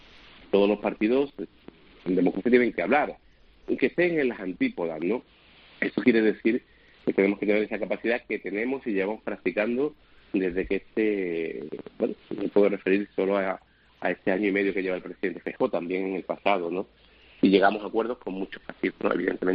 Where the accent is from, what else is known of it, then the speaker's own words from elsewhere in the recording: Málaga, Andalusia, Spain; Le pongo un ejemplo de mi tierra, de Andalucía, no, de Málaga.